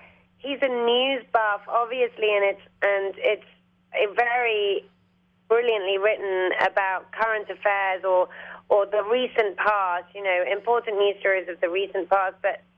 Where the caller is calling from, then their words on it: New York City, New York, United States; Well, my own room in Brooklyn. We live in Brooklyn, so it's actually very painless.